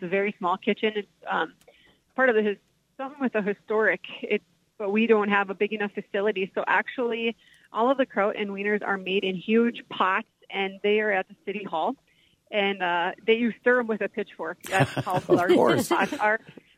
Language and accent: English; Wishick, United States; I was born and raised in Wishick, and I did move away for about 10 years, but I was still part of the Wishick band and choir that come to perform.